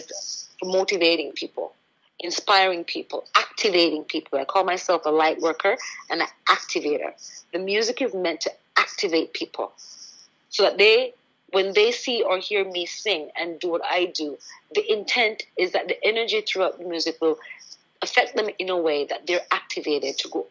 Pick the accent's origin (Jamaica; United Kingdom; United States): Jamaica; as a Jamaican as well. She's also Jamaican background.